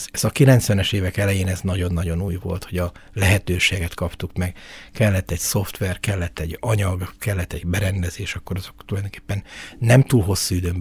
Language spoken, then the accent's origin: Hungarian; Mezőkeresztes, Borsod-Abaúj-Zemplén, Hungary; also born or lived in Miskolc / Szeged; Bármilyen meglepő, Miskolcon születtem, Mezőkeresztesen jártam általános iskolába